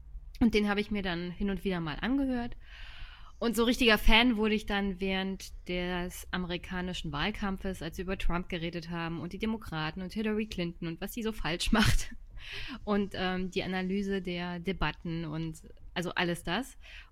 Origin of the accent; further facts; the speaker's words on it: Jüterbog, Brandenburg, Germany; Jüterbog besucht, das ist meine Heimatstadt.